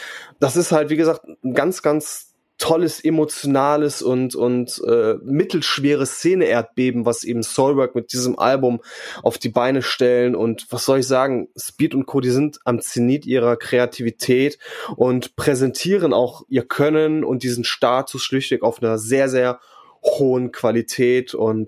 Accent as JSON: {"language": "German", "region": "North Rhine-Westphalia", "country": "Germany", "tie": "born or raised there", "said": "Ich bin natürlich in Griffenbruch aufgewachsen. Und da ist natürlich eine gewisse geografische Nähe zu Krefeld gegeben."}